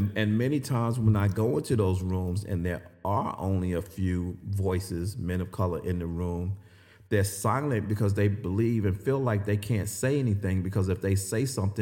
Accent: New York, United States; I grew up in New York.

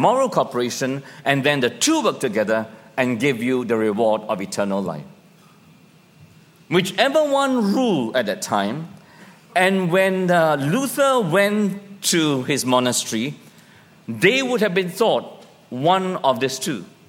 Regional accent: Malaysia; And can still remember him walking me around my small town that I grew up in Malaysia.

